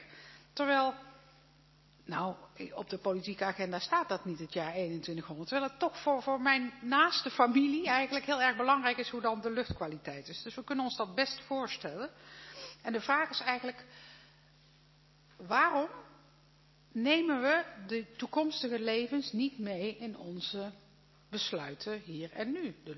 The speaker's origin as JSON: {"language": "Dutch", "country": "Netherlands", "said": "ik ben nou eenmaal een vrouw en ik kom uit Nederland en ik ben wel gesteld."}